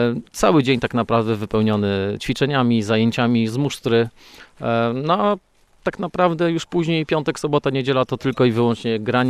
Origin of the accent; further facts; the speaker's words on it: Chojnice, Pomeranian Voivodeship, Poland; Tak, ja jestem rodowitym chojniczaninem.